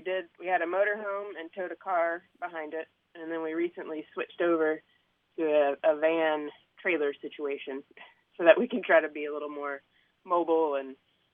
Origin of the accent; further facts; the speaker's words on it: the South, United States; Oh, I don't. I should, probably. I grew up in the South.